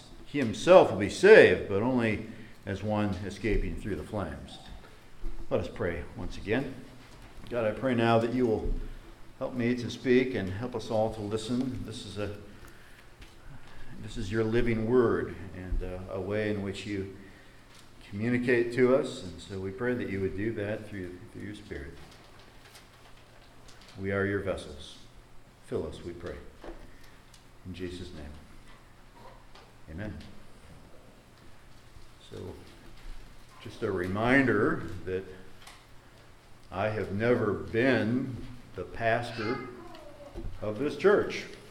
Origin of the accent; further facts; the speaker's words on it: Toledo, Ohio, United States; I'm a kid from Toledo